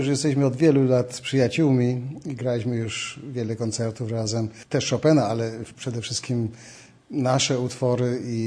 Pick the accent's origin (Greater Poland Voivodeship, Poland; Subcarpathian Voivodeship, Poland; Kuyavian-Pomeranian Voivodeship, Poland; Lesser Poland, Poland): Lesser Poland, Poland; Kraków; moved away as an adult; Ja jestem Polakiem i do 20 roku życia mieszkałem w tym kraju. Jestem krakowianinem